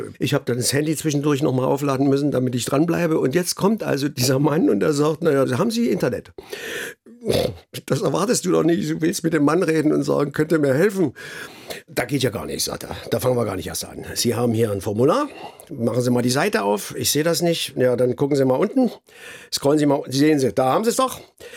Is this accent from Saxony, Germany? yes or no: yes; Chemnitz, Saxony, Germany; Ich komme aus Karl-Marx-Stadt. Bin praktisch staatenlos, die Stadt gibt es ja nicht mehr. Also Chemnitz.